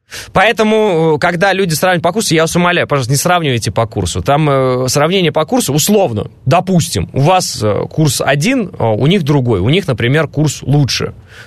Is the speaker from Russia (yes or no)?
no; Kazakhstan; вот на зуб пробует Казахстан, в моем родном городе, извините, люди выходят на митинги.